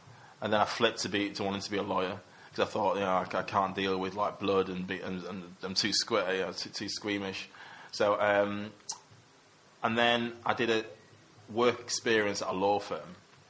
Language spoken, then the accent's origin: English; Manchester, North West England, United Kingdom; I still speak to a lot of people who I grew up with, both the people I grew up with in Cheetham Hill, or kind of around my area